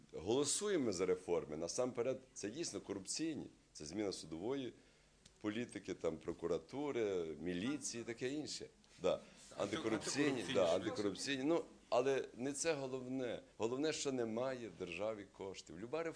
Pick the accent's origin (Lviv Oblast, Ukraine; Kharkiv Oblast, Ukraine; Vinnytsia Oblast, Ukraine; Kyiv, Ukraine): Vinnytsia Oblast, Ukraine; Я сам з Вінниччини.